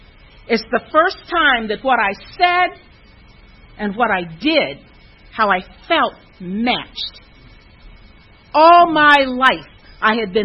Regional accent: Bible Belt, United States; I was raised in the Bible Belt.

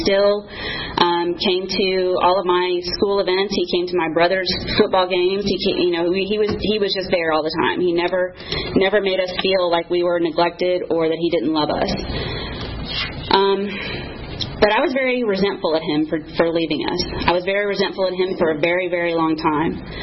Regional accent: Georgia, United States; I grew up here in DeKalb County. I went to Dresden Elementary School. And then I went to Sequoia High School for about 2 weeks, maybe.

